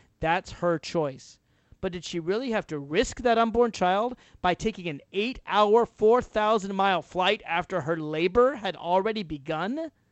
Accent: Nashville, Tennessee, United States; Hey, I'm from Tennessee, originally Nashville, Tennessee, so maybe I can pick on my home state.

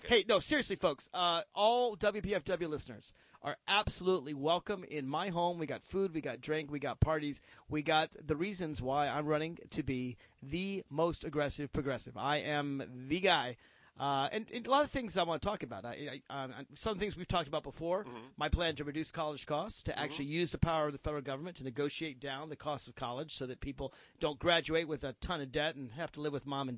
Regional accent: Alexandria, Virginia, United States; My hometown is Alexandria, Virginia

